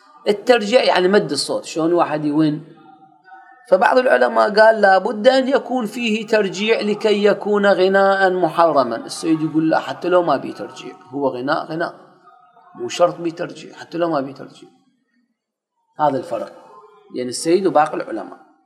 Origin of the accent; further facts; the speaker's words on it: Iraq; عندنا بالعراق